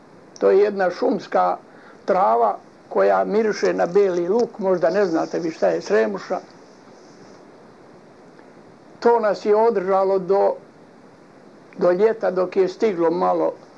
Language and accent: Serbian; Gornji Zaluković, Republika Srpska, Bosnia & Herzegovina; born there; Rođen sam u Gornjem Zalukoviku kod Vlasenice.